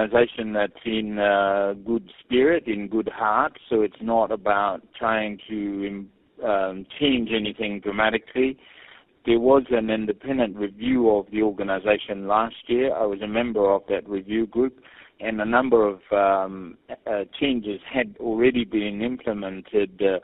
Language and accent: English; Niue; born there; English is a second language; also born or lived in New Zealand; I was born in Niue and then educated at obviously Niue until the University of the South Pacific and the Fiji School of Medicine.